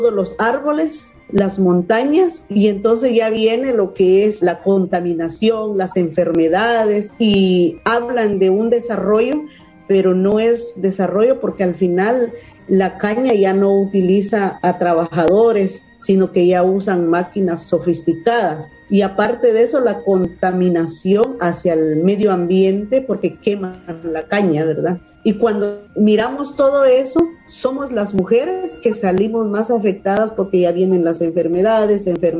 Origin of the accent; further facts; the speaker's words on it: Guatemala; montón de criminalización que hay hacia defensores en Guatemala. Entonces, he sido muy criminalizada en mi país